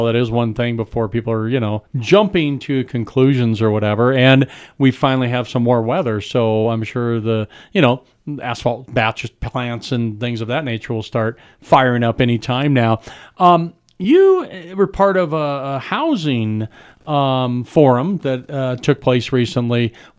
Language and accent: English; Golden, Colorado, United States; Well, and I grew up in Arvada Golden area, and Golden, Colorado had a URA